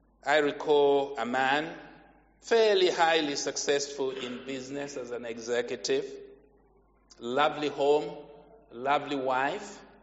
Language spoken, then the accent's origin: English; Zambia; My home country, Zambia, is somewhere around 108 in a list of 190 countries.